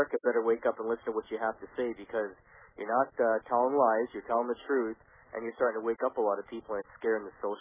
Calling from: Canada; I'm calling from Canada.

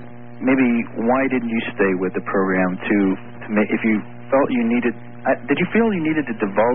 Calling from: Cleveland, Ohio, United States; I'm calling from Cleveland, by the way.

